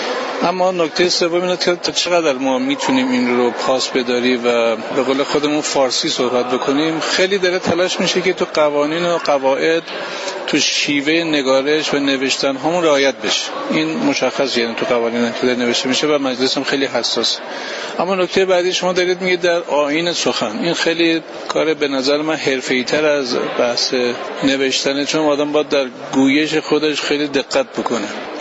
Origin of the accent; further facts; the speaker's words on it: Yazd, Iran; حتی ما یزدی ها فقط یه لهجه داریم، یعنی خیلی زبان جداگونه نداریم.